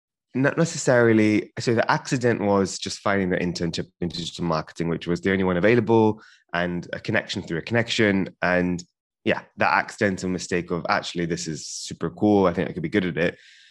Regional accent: London, United Kingdom; So me and my sister, we were born in London, close to North London. So grew up here, went to the same school for 11 years.

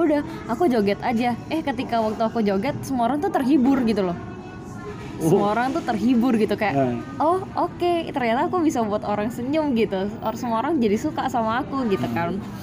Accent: West Nusa Tenggara, Indonesia; aku kan aslinya Lombok. Jadi waktu balik ke Lombok, balik ke rumah

